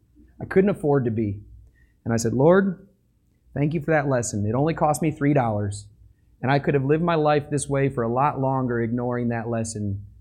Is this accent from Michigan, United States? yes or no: yes; Michigan, United States; moved away as an adult; also born or lived in Tennessee; I grew up in Michigan when I was about 20-something years old, young 20s. I don't even remember anymore. I moved to Tennessee.